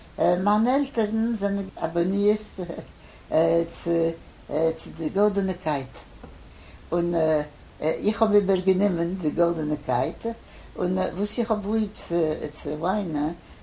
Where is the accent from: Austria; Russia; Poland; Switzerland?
Poland; first language Polish; German is a second language; now in France; wir sollen weg von Polen nach Frankreich. Und also sind wir gekommen nach Frankreich. Meine erste Sprache ist nicht gewöhnt, Jiddisch. Meine erste Sprache ist gewöhnt, Polnisch. Und ich habe nicht gekannt, kein Jiddisch. Keiner hat nicht geredet mit mir, kein Jiddisch. Ich habe geredet, Polnisch.